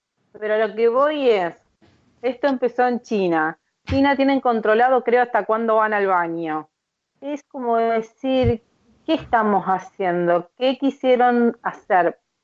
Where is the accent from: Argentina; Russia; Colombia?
Argentina; ustedes conocen cómo somos los argentinos, somos libertinos, dicen, ¿no?